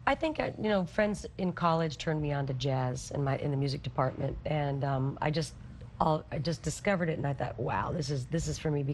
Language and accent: English; Omaha, Nebraska, United States; also born or lived in Bay Area / Minneapolis; now in Kansas City, United States; I was from Omaha, and from Omaha, but I spent some time in the Bay Area. I spent some time in Minneapolis and then to Kansas City